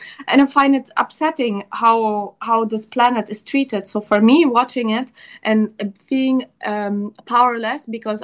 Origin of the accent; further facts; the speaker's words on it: Germany; also born or lived in Ukraine; I was born in Ukraine, but I grew up in Germany.